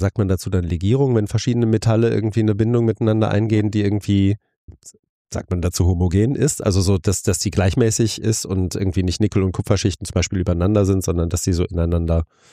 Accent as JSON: {"language": "German", "region": "North Rhine-Westphalia", "country": "Germany", "tie": "born or raised there", "said": "ich bin in NRW groß geworden"}